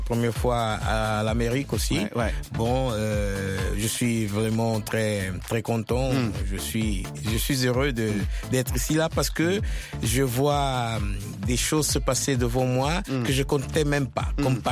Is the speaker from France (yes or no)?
no; Brazzaville, Republic of the Congo; born there